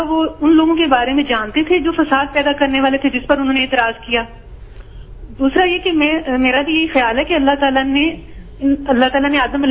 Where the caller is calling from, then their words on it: Karachi, Sindh, Pakistan; ہوں کراچی سے.